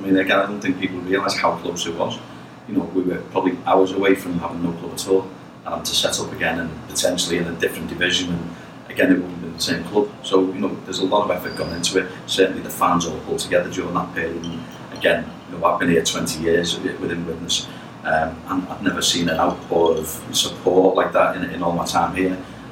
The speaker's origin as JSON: {"language": "English", "town": "Skelmersdale", "region": "North West England", "country": "United Kingdom", "tie": "born or raised there", "accent": "Scouse", "said": "I was born and bred in Skelmersdale for all my sins, so I am a woolly back by heart, but I have a Scouse accent. But yeah, I moved to Witness in 1996."}